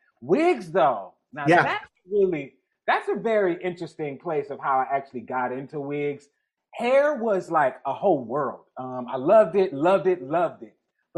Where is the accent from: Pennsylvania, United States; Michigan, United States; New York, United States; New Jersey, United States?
Michigan, United States; Detroit; I'm from Jeffrey Projects of Detroit. I literally grew up. We were the poorest people in the project.